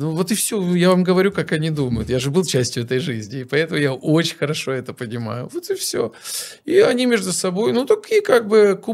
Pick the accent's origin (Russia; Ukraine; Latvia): Ukraine; Ну, это, как, например, в Украине у меня на родине.